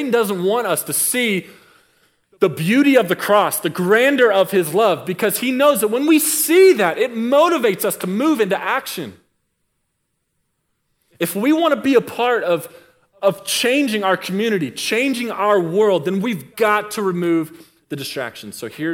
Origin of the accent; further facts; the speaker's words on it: Dallas, Texas, United States; I grew up in Dallas.